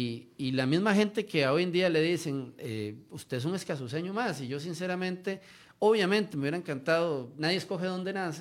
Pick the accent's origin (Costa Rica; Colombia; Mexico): Costa Rica; moved away as an adult; Inicialmente yo salí de Costa Rica a hacer unos cursos de especialización en Derecho Ambiental en España